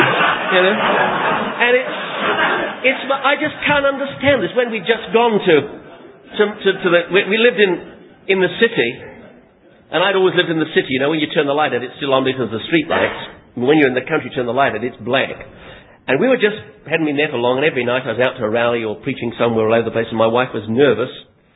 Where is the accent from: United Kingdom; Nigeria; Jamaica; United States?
United Kingdom; England; also born or lived in New Zealand; And I come from England originally.